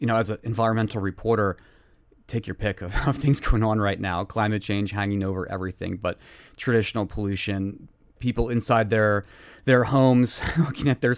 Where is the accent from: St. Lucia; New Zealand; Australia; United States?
United States; Pennsylvania; I'm from Berks County originally, a rural area where we could take our pick of creeks and lakes to go and splash around.